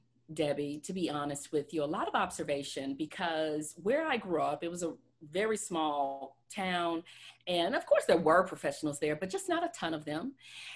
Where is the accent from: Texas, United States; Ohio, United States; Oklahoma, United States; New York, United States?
Texas, United States; It was even more important growing up as a kid. I grew up in Southeast Texas, where it's hot and humid.